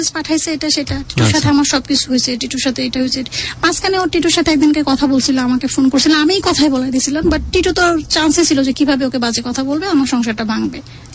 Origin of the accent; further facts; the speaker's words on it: Dhaka, Dhaka Division, Bangladesh; আমি তো ঢাকাতে আসলে বড় হয়েছি